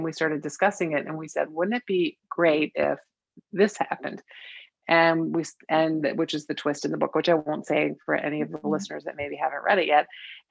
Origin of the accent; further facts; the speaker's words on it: Maryland, United States; And when I came back to Maryland, we're both from Maryland.